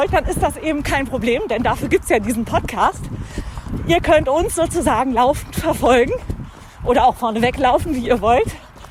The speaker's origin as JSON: {"language": "German", "town": "Hanover", "region": "Lower Saxony", "country": "Germany", "tie": "born there", "lives_now": "Tübingen, Germany", "said": "Ich komme nämlich gebürtig aus Hannover. Das heißt, ich habe laufend, bevor ich nach Tübingen gezogen bin, tatsächlich noch nie einen Berg gesehen."}